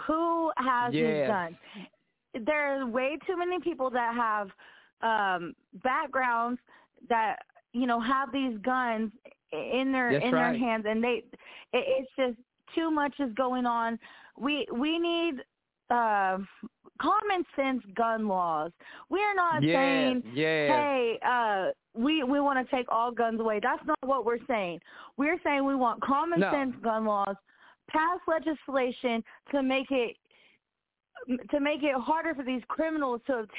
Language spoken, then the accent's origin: English; Oklahoma, United States; now in Fort Worth, United States; So hey y'all … I'm originally from Oklahoma. Y'all might as well just call me a Texas transplant. I live in Fort Worth, Texas.